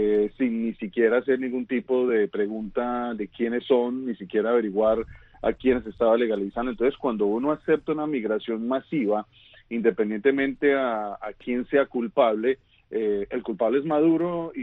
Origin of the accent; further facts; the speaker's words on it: Colombia; Nosotros, como colombianos, llevamos muchos años en una lucha